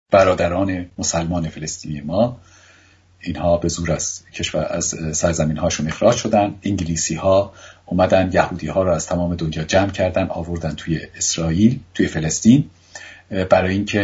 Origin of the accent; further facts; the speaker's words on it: Iran; moved away; تا موقعی که من از ایران اومدم بیرون